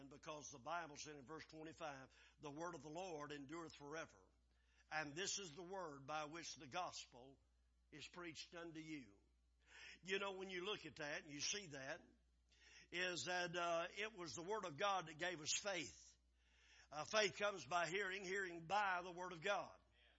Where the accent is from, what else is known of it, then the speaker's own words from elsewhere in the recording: Crockett, Texas, United States; when we grew up over there in East Texas and around Crockett is where we ended up, is that people always laughed and made fun the way we talked.